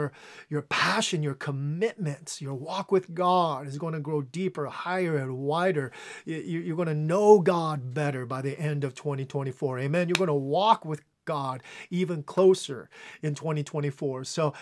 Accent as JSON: {"language": "English", "country": "United States", "tie": "born or raised there", "said": "And growing up in the States, the word better, we would use the word better in association with sickness"}